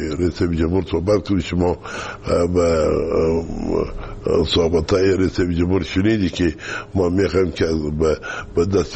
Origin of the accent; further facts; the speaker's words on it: Kandahar, Afghanistan; ما از کندهار هستیم.